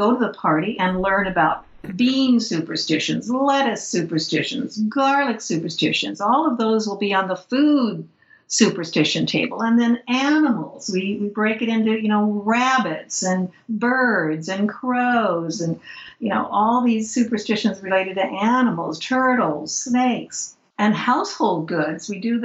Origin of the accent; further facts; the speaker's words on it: Philadelphia, Pennsylvania, United States; Well, since I'm from Philadelphia, I'll go ahead and tell you what my favorite Ben Franklin quote is.